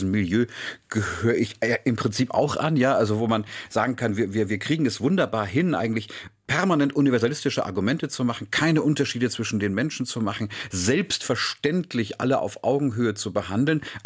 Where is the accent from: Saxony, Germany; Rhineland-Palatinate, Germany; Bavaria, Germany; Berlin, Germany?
Bavaria, Germany; Munich; also in meiner Heimatstadt München.